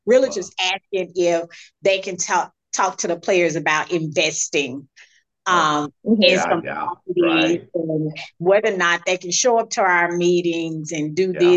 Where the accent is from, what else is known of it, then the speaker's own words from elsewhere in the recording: Mississippi, United States; I'm from Mississippi. We don't meet strangers.